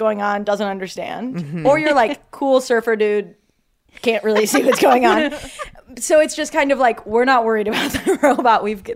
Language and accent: English; Cleveland, Ohio, United States; I'm from Cleveland, and they tried Bird in Cleveland, and too many people were throwing it into Lake Erie.